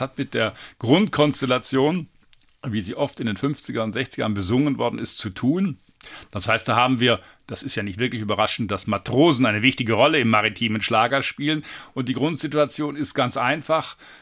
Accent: Baden-Württemberg, Germany; ich bin ja auch am Neckar aufgewachsen, also nicht in unmittelbarer Meeresnähe

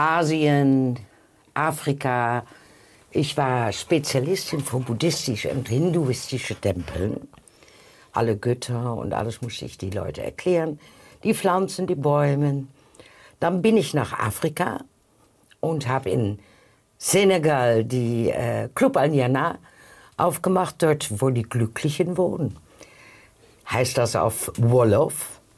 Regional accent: Tilburg, North Brabant, Netherlands; born there; German is a second language; Nein, ich bin eine echte Niederländerin.

